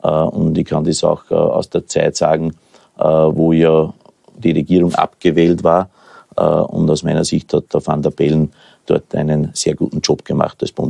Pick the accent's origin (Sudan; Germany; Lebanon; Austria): Austria; In meinem Heimatbundesland, in Oberösterreich, in Salzburg.